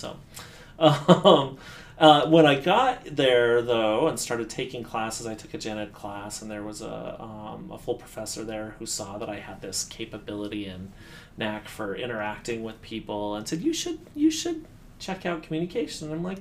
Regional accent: Utah, United States; now in Kent, United States; So I grew up in Utah. Here, spent the first 20 years of my life on this coast, this part of the country. And I've spent the last 20 years in the Midwest.

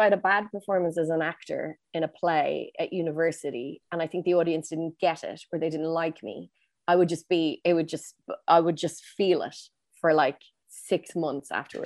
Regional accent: Ireland; And I was like, no, I definitely know that I'm Irish.

